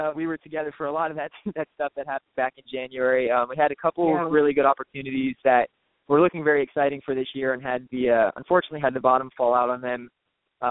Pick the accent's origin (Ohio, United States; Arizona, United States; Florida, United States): Florida, United States; Fort Lauderdale; The Sun Sentinel newspaper down in Fort Lauderdale, which is my hometown